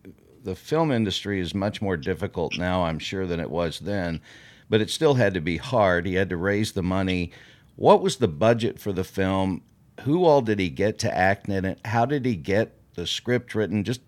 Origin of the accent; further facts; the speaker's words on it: Texarkana, Texas, United States; I grew up in the Texarkana area during the 1960s